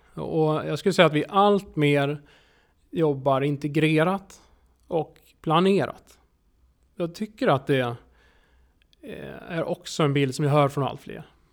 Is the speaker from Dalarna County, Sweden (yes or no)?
yes; Gagnef, Dalarna County, Sweden; Metropol. Mellan Borlänge och Leksand.